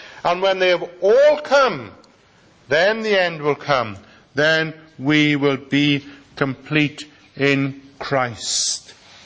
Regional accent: Wales, United Kingdom; moved away; As Welsh people, we can be like that as well. "Oh, I'm from so and so." I still say it, "I'm from Pembrokeshire. It's years since I lived there."

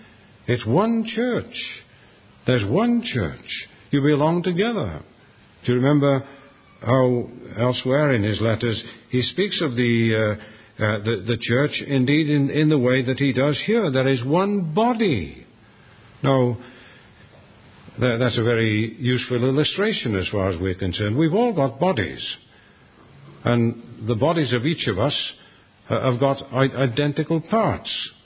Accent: Cardiff, Wales, United Kingdom; I remember in the church in which I was brought up in Cardiff, when I was a teenager

